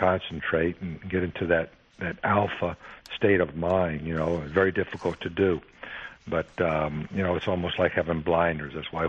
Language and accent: English; Wilmington, North Carolina, United States; also born or lived in Tennessee; I was born in Tennessee. I don't remember it. I grew up in a place called Wilmington, North Carolina, where those were my younger years and tender years, and that's where I started this wonderful game of golf.